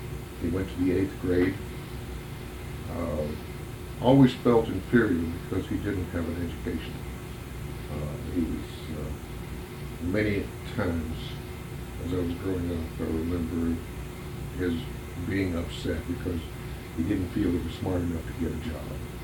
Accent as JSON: {"language": "English", "region": "Kentucky", "country": "United States", "tie": "born there", "said": "I was born in Bath County on November the 26th, 1944."}